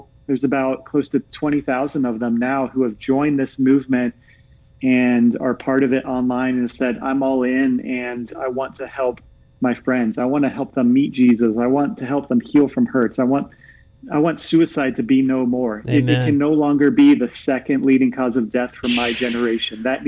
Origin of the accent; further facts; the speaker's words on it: Virginia, United States; as in Virginia. I'm from Virginia.